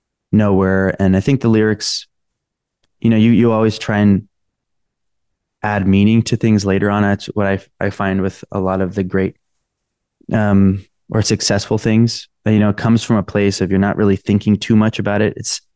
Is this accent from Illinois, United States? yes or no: no; Los Angeles, California, United States; I mean, I'm from Los Angeles, not that crazy.